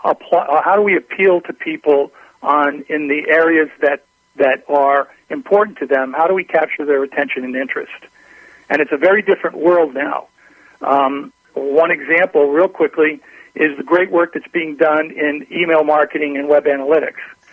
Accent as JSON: {"language": "English", "town": "Austin", "region": "Texas", "country": "United States", "said": "I'm from Austin, Texas, and we have a we're very fortunate."}